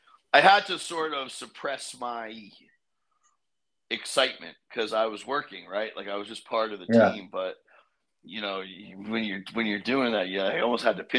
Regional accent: Rhode Island, United States; And then I grew up in Rhode Island, so the Tennis Hall of Fame is there.

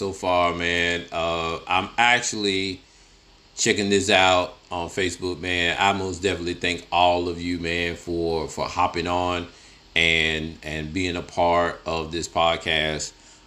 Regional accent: Clarksdale, Mississippi, United States; me and her, we grew up in the same neighborhood. We grew up in Clarksdale, grew up in Riverton and everything.

